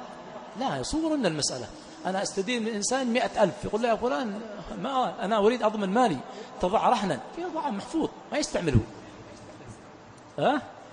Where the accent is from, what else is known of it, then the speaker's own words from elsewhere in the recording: Yemen; فالأخ يتكلم في أشياء تكون عندنا في اليمن، هذه الأشياء ما أظنها في اليمن عندنا.